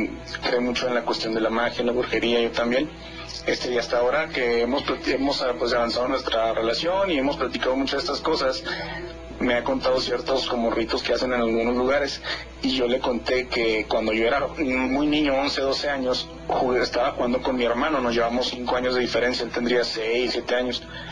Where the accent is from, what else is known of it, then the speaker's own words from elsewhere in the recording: Mexicali, Baja California, Mexico; also born or lived in La Paz; cuando éramos muy pequeños nos fuimos de La Paz a Mexicali, y yo tendría 9 años, y crecimos toda la vida ahí hasta mis 24 años